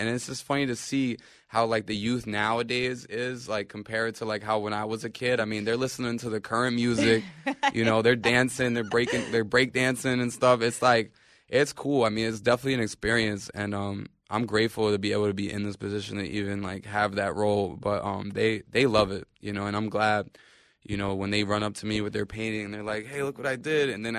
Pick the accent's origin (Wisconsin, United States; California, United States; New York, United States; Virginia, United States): New York, United States; I mean, we live here, you know. Mm-hmm. We're from New York.